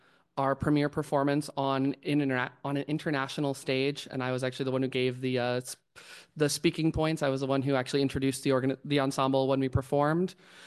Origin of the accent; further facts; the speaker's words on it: South Dakota, United States; now in Des Moines, United States; I left my home state of South Dakota because it didn't feel like there was a place for me to be safe there.